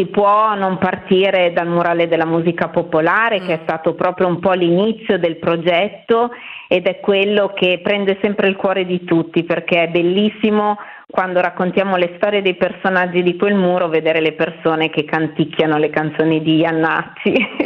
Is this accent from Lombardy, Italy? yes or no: yes; Milan, Lombardy, Italy; proprio il quartiere vicino a dove noi siamo cresciute, all'Ortica, ha iniziato a trasformarsi